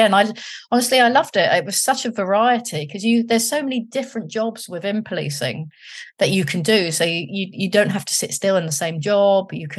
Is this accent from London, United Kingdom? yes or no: yes; London, United Kingdom; I came from London, seen some things, but not really seen anything.